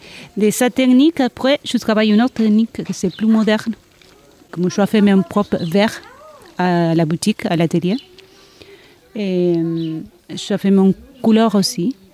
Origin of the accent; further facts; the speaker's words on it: Argentina; French is a second language; moved away as an adult; now in France; Je viens de l'Argentine, oui. Déjà, je suis là il y a 7 ans.